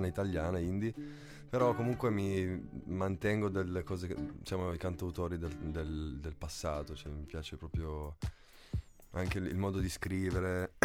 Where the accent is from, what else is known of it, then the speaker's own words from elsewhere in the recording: Rosignano Monferrato, Piedmont, Italy; born there; Io dell'alto a Rosignano, Monferrato, in provincia di Alessandria. Mm-hmm. E io sono nato in casa, su una collina